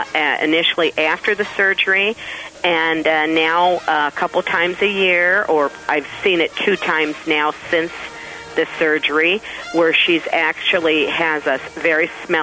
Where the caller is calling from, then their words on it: Rock Island, Illinois, United States; I'm calling from Rock Island, Illinois.